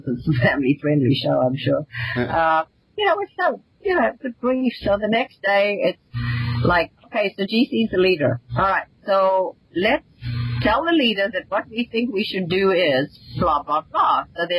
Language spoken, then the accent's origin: English; South Africa; accent: South African; I'll probably do a South African one, because that's where my accent comes in.